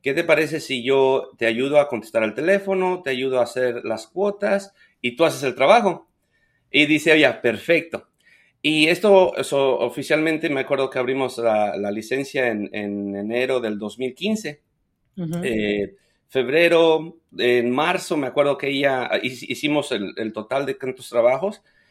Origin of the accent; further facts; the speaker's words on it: Ucareo, Michoacán, Mexico; now in United States; Soy originario de Michoacán. El pueblo se llama Ucareo. Es un pueblo bien chiquito. Se especializa en la producción de peras. So, es una región de peras muy cerca al santuario de la mariposa monarca. Wow. Me moví para Estados Unidos en el 2004.